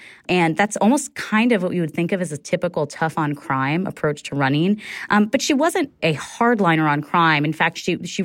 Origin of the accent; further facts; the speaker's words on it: California, United States; I have to say, as a Californian, when I was listening to the attacks on the campaign trail